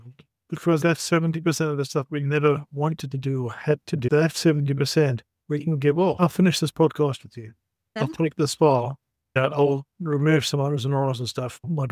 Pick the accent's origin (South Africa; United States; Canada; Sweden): South Africa; I'm from South Africa